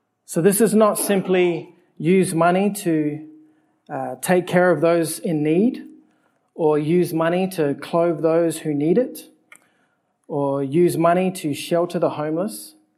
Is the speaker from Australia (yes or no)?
yes; Adelaide, South Australia, Australia; also born or lived in Alice Springs; the church I grew up in here in Adelaide, my church in Alice Springs